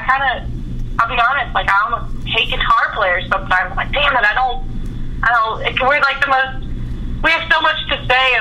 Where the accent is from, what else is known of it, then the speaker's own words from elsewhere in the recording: Kansas City, United States; I mean, I grew up in Kansas City, so there's a lot of bands out of there that were touring